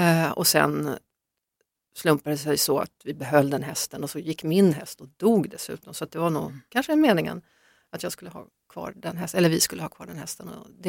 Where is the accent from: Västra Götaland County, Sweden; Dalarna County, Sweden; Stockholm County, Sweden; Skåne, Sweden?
Stockholm County, Sweden; Åkersberga; Jag har ju norrbottniska rötter, absolut. Men jag är uppvuxen utanför Stockholm, bott merparten av mitt liv där.